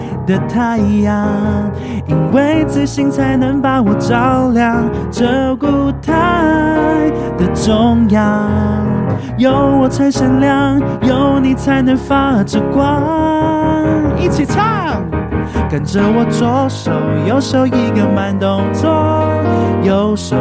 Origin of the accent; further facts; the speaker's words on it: Taitung County, Taiwan; 台东来的。